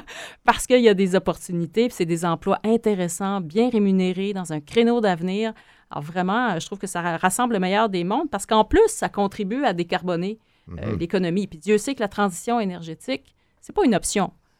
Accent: Trois-Rivières, Quebec, Canada; Moi, je viens de Trois-Rivières et de voir comme ça des investissements majeurs être réalisés ici à Bécancour

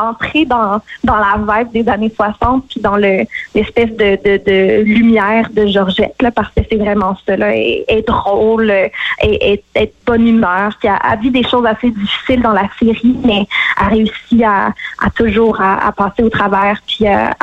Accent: Ontario, Canada; Moi, en tant que franco-ontarienne, c'était semblable à des accents que j'avais déjà entendus dans la région

